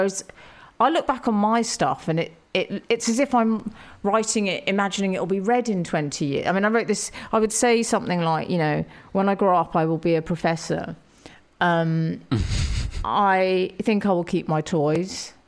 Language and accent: English; Highgate, London, United Kingdom; growing up in Highgate Village in North London